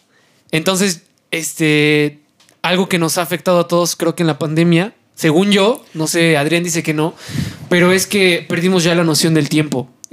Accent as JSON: {"language": "Spanish", "country": "Mexico", "said": "nosotros como mexicanos no tenga un impacto social tan fuerte"}